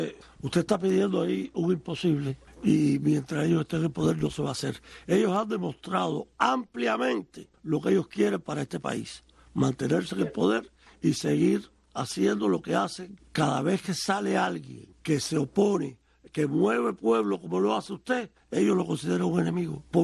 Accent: Cuba; los únicos que vamos a resolver nuestros problemas somos los cubanos.

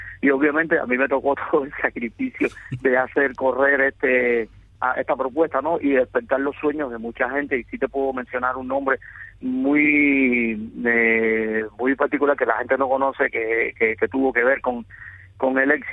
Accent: Cuba; nosotros somos cubanos y tenemos una identidad como cubanos, ¿no? Por nacer en esta isla y por vivir toda la historia que nos ha tocado vivir

